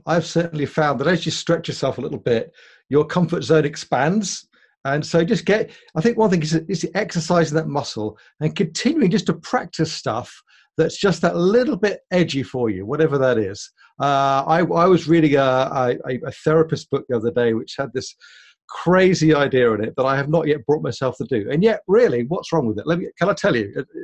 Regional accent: United Kingdom; I'm a British guy.

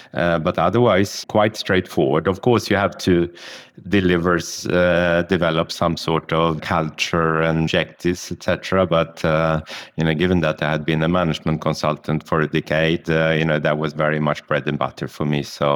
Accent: Sweden; moved away as an adult; first in my home country, Sweden

